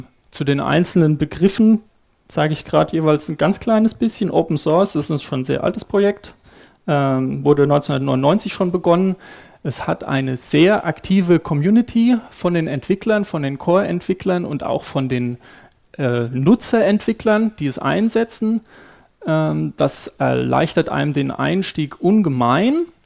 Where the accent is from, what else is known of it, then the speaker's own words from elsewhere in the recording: Aschaffenburg, Bavaria, Germany; ich bin aus Aschaffenburg. Das ist hier so eine Nachbarstadt, mehr oder weniger.